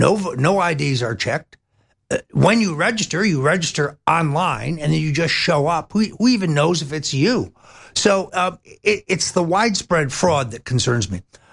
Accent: Florida, United States; And even in my home state of Florida, where I think we're in trouble because the hurricane wiped out the most conservative part of the state

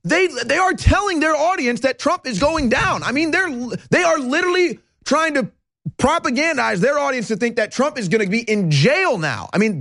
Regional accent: St. Louis, Missouri, United States; I'm from St. Louis, but it's weird.

